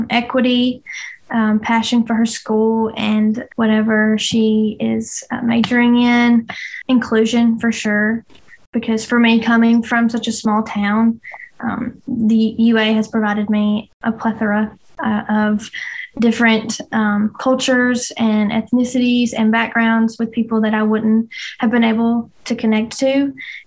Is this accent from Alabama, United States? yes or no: yes; Winfield, Alabama, United States; I'm from Winfield, Alabama. It's about an hour and 15 minutes north of here, northwest.